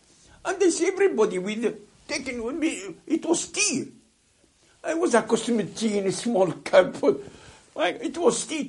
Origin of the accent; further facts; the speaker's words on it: Tunis, Tunis Governorate, Tunisia; Where do you come from? I come from Tunis. I speak French, yeah?